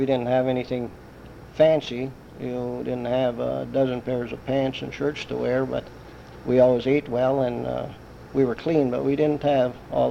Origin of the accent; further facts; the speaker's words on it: Ishpeming, Michigan, United States; born there; I was born in Ishpeming, September the 25th, 1931, in my grandparents' home.